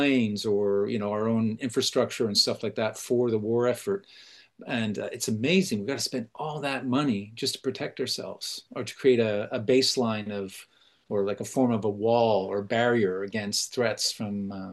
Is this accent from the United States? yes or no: no; Canada; Canada being a new construct, I mean, we grew up in the Trudeau era, just society, multiculturalism